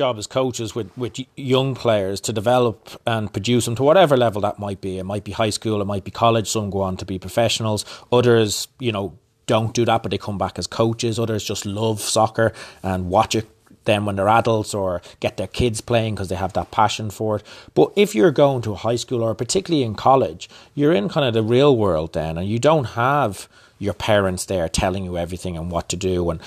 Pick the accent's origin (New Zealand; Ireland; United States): Ireland; Dublin, Leinster; I grew up in Dublin playing for a club called Belvedere Football Club